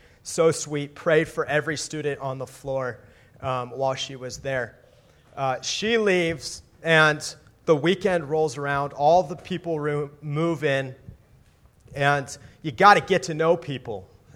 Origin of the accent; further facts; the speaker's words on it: California, United States; They maybe know I'm from California.